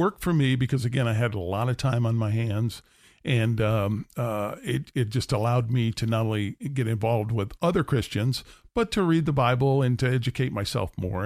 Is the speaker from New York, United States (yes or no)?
yes; New York, United States; I'm a little farm boy from upstate New York. Grew up in a small town of about 3,000, very much agricultural based. And so I was a country boy